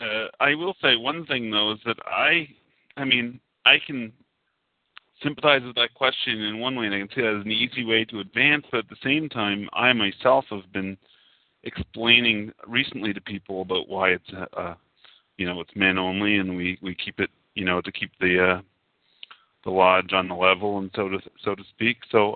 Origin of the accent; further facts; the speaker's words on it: Canada; accent: Canadian; Maybe it was a slip of my accent. I'm not sure. I do have a strong Canadian accent.